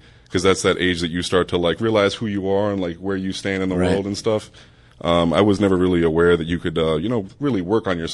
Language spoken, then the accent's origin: English; Florida, United States; And I'm also from Florida. So after school, you could go and run around in the heat if you wanted.